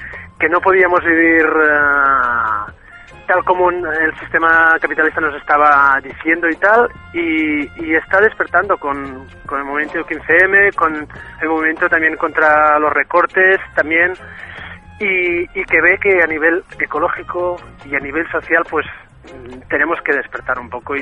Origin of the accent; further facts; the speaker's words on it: Tarragona, Catalonia, Spain; trabajé en un bar de música en euskera en Salou, porque soy de Tarragona, y en Salou